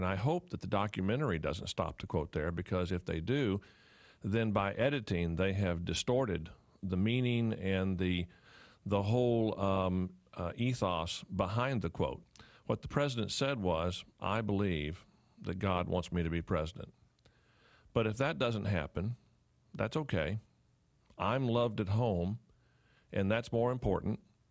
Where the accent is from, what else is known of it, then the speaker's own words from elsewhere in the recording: Texas, United States; also born or lived in Dallas; now in Tennessee, United States; sixth-generation Texan, so while I'm living in Tennessee, I have a great interest in what happens in my home state.